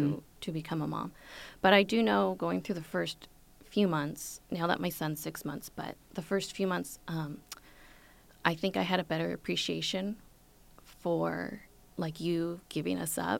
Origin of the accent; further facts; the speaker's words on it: Anaheim, California, United States; And we're recording this interview in Irvine, California. We are both from Anaheim, California.